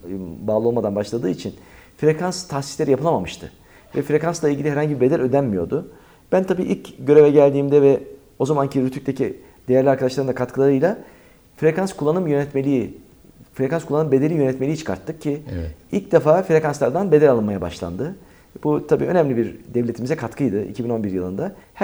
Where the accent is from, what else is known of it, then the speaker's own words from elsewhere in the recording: Istanbul, Turkey; born there; Ben 1971 yılında İstanbul'da doğdum. Rahmetli babam inşaat profesörüydü. Birazcık böyle mühendislik ortamı içinde bir bakıma büyümüş olduk.